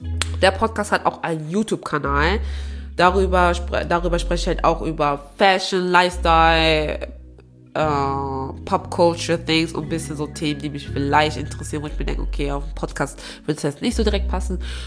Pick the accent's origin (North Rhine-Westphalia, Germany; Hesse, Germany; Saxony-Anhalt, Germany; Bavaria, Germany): North Rhine-Westphalia, Germany; Aachen; ich bin ja in Aachen geboren, aufgewachsen, so, ne?